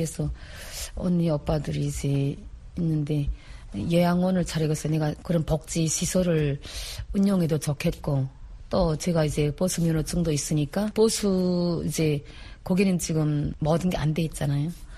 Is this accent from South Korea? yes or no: no; Pyongyang, North Korea; 저는 평양에서 태어나서 정말 도시 중심에서 태어났죠.